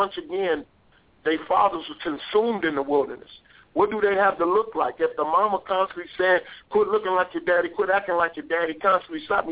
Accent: East Palo Alto, California, United States; I grew up in California

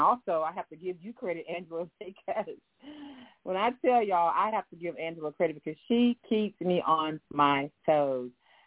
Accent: Houston, Texas, United States; also born or lived in Germany; I am born and raised in Houston, Texas. I just came back to the States from Germany. I was in Germany 2.5 years, and I came home to visit my mother

